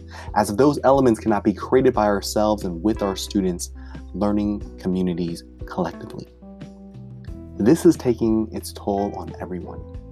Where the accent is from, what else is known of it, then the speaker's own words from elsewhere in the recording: California, United States; By virtue of growing up in the Bay Area in the early 2000s